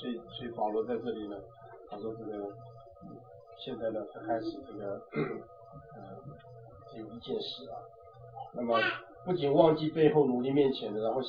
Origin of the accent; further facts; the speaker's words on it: China; moved away; 我们像我们中国人呢，从中国到了这个海外来了啊